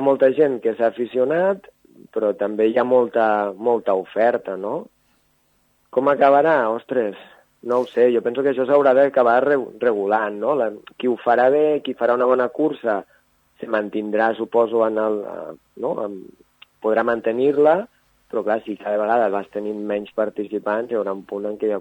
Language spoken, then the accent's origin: Catalan; Capçanes, Catalonia, Spain; Bueno, jo sempre dic que sóc de Capçanes